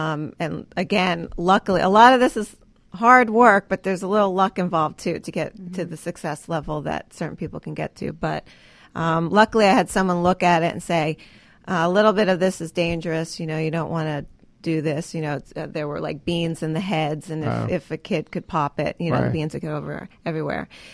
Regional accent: New York, United States; And I'm from New York, so it's almost like coming full circle with being at FAO Schwarz and now Madame Alexander.

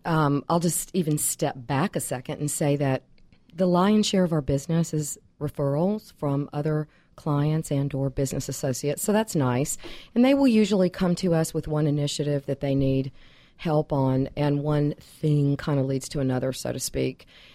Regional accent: Tennessee, United States; I am originally from Tennessee, but have been loving Georgia for about 18 years

